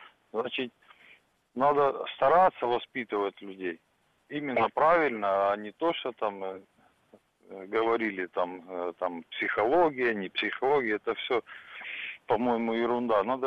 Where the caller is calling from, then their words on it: Krasnodar, Krasnodar Krai, Russia; я из Краснодара